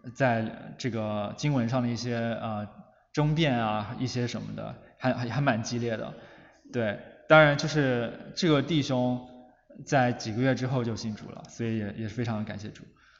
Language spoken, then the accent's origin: Chinese; Harbin, Heilongjiang, China; born there; 我出生在中国东北哈尔滨， 其实我家庭跟很多家庭一样，就是没有信仰